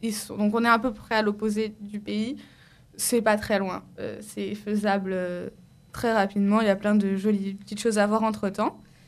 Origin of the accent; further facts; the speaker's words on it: France; j'ai 16 ans, je suis française et portugaise. Et puisque je suis portugaise, je pars en vacances au Portugal tous les ans.